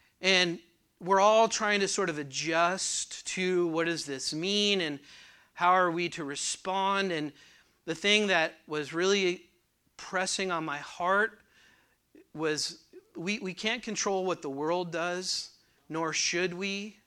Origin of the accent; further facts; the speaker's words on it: California, United States; And I'm from California, so I'm not bashing California.